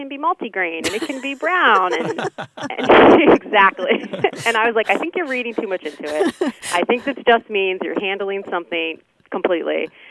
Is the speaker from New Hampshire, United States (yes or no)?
no; Maryland, United States; I'm originally from Maryland